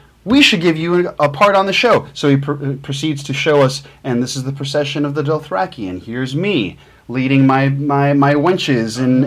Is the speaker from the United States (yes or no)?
yes; Miami, Florida, United States; born there; I was born in Miami, yeah.